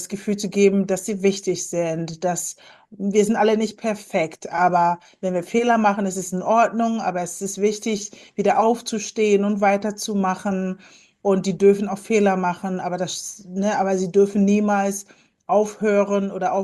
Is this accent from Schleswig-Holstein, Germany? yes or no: yes; Kiel, Schleswig-Holstein, Germany; Also ich bin ja in Kiel aufgewachsen